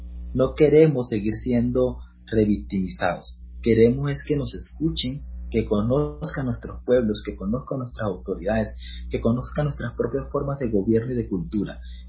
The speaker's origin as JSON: {"language": "Spanish", "country": "Colombia", "said": "también estamos los pueblos indígenas, porque también somos ciudadanos colombianos"}